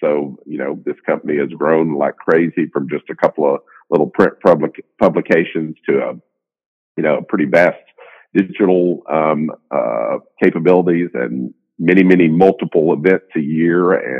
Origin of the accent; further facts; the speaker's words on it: Arkansas, United States; born there; now in Wilmington, United States; I'm not from Wilmington originally. I was born in Arkansas. I'm the baby of seven from a old school farm family